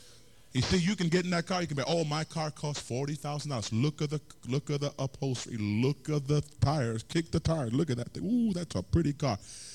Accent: New York City, New York, United States; I came from New York City, went to college in Southern Missouri after I got saved.

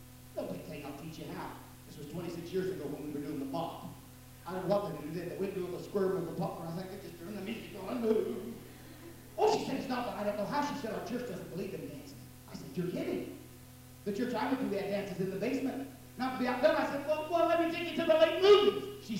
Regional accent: Arkansas City, Kansas, United States; on the streets of my hometown in Arkansas City, Kansas, up near Wichita

